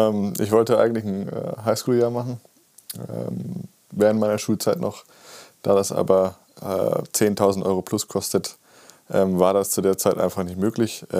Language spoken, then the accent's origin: German; Germany; moved away as an adult; also born or lived in United States; habe in meiner Jugend in Deutschland gespielt und bin dann nach meinem Abitur eben ins Ausland, in die USA und habe da studiert